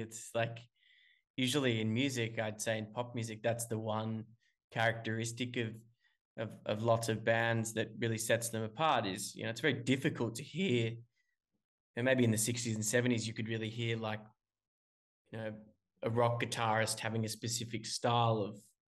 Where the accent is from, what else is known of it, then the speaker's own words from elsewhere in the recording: Australia; being an Australian